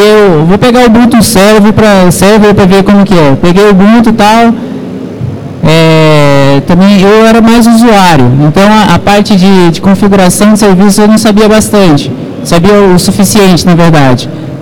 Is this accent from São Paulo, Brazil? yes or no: yes; São Paulo, Brazil; Sou daqui de São Paulo.